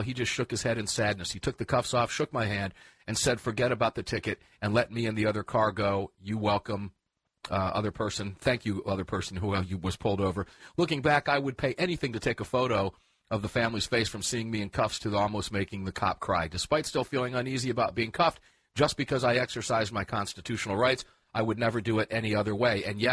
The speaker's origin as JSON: {"language": "English", "region": "New Jersey", "country": "United States", "said": "I responded by saying, I'm from New Jersey."}